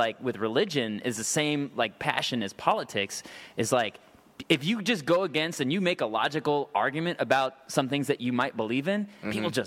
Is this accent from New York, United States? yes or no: no; Thousand Oaks, California, United States; I grew up in Thousand Oaks, California, which is just north of suburb of L.A.